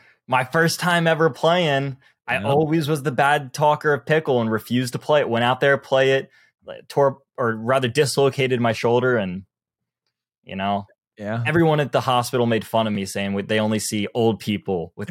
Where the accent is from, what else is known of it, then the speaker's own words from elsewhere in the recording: the South, United States; I'm from the South.